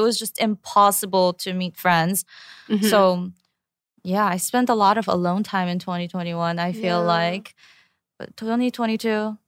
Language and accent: English; New York, United States; I came from New York, so I just used like CVS products and stuff.